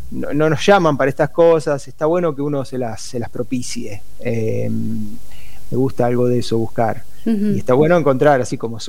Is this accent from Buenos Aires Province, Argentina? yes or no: yes; Junín, Buenos Aires Province, Argentina; Yo soy de Junín, jugué allá.